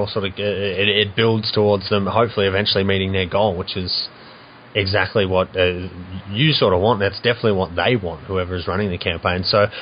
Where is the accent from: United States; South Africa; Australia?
Australia; because Kickstarter is America only, obviously, and we're Australian.